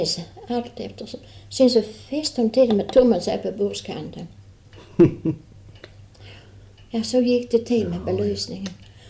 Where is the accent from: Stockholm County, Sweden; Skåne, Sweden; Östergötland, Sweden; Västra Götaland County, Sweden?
Skåne, Sweden; Yngsjö; moved away; Jag är från Yngsjö. Och jag hade första tiden jag var kommande hit till Huvud. Jag kom ju hit 1913.